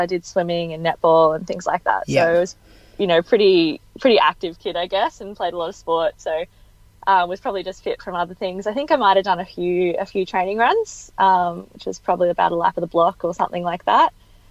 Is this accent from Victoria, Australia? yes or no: yes; Riddells Creek, Victoria, Australia; Yeah, so we're in Riddles Creek, which is sort of the edge of the Macedon Ranges, I guess, which is, yeah, probably a good 45 minutes to Essendon.